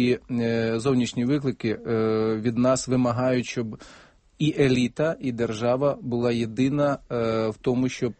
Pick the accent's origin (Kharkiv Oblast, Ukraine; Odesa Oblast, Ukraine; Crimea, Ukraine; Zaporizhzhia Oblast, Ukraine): Crimea, Ukraine; first language Mordvin; Ukrainian is a second language; Я в Криму навчався в школі і вивчав українську мову.